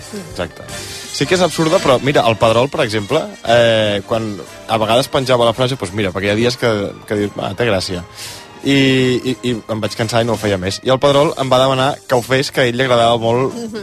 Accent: Blancafort, Catalonia, Spain; els seus avis paterns eren de Blancafort, del meu poble

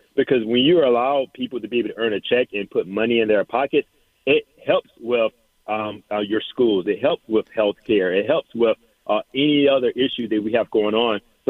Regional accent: Danville, Virginia, United States; I was born and raised in Danville, Virginia, Southern Virginia. I used to always tell people I was a country boy with big dreams.

